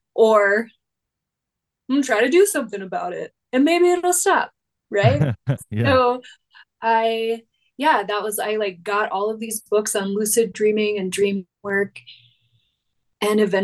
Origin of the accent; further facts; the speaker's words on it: the South, United States; And I grew up in the South. I grew up within a generally Christian household